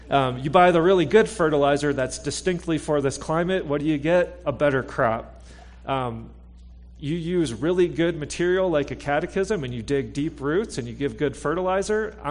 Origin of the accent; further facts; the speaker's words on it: Pittsburgh, Pennsylvania, United States; now in Pacific Northwest, United States; I grew up in Pittsburgh. Philadelphia is kind of like Samaria for us Pittsburghers.